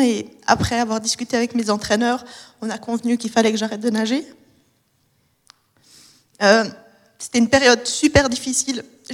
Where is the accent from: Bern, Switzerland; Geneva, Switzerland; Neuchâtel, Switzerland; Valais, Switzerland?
Valais, Switzerland; Vétroz; j'ai 25 ans. Je suis valaisanne, j'ai vécu toute ma vie à Vétro. Et c'est dans l'église catholique de ce village que j'ai été baptisée.